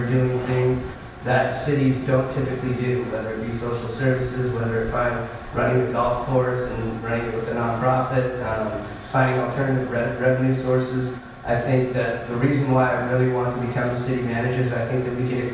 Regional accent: Del Mar, California, United States; I was born and raised in Del Mar, which is a small town, used to be a small town in North County, San Diego. I lived there all the way up until college.

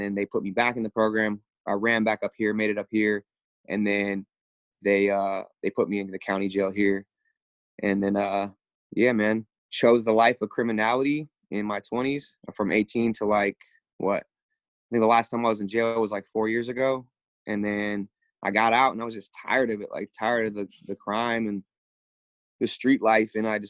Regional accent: Eureka, California, United States; also born or lived in Arcata, United States; I was born in Eureka at General Hospital, and then we moved to Arcata when I was, I want to say like 4 or 5. And then I stayed in Arcata from kindergarten through fifth grade. And then we moved back to Eureka

